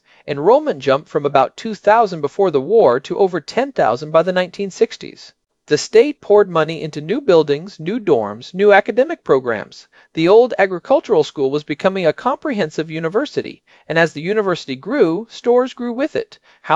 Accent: Storrs, Connecticut, United States; When I was growing up in Storrs in the 70s and 80s

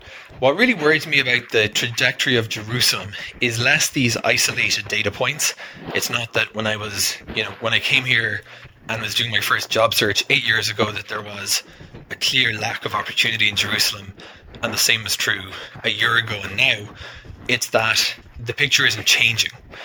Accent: Cork, Munster, Ireland; I came from Cork in Ireland, which is kind of the second city to Dublin.

